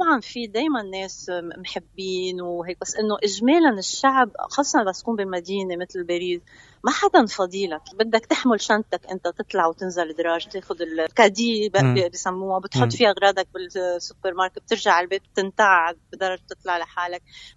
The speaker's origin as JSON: {"language": "Arabic", "country": "Lebanon", "said": "أنا لبنانية، متيسة على أنه بدي كفي غني باللبناني، بدي أكتب باللبناني"}